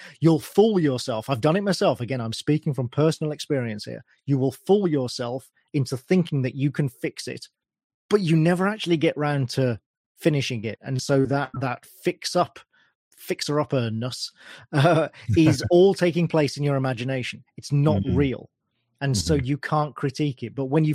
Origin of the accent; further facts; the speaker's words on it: United Kingdom; This is the advantage of being British, you see.